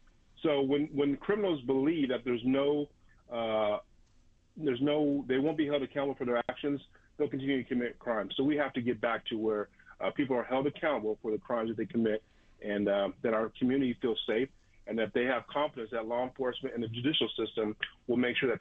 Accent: Las Vegas, Nevada, United States; now in Napa, United States; I was raised in Las Vegas, been here 49 years, graduate of Valley High School, stayed in town

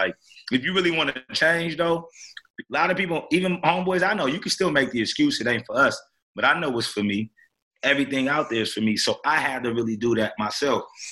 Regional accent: Seattle, Washington, United States; Well, I was raised in Seattle, Washington, born and raised.

